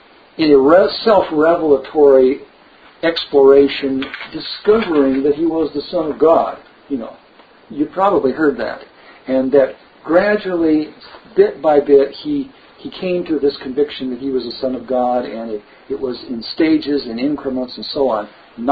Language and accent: English; Turlock, California, United States; born there; The earliest memory I ever have of anything was I was born in Turlock, California.